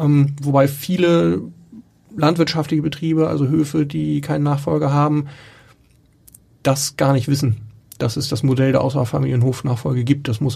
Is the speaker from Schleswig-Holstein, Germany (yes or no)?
yes; Schleswig-Holstein, Germany; also born or lived in Hamburg; ich bin in Schleswig-Holstein auf dem Dorf aufgewachsen, habe dann in Hamburg gewohnt und bin irgendwann wieder aufs Dorf gezogen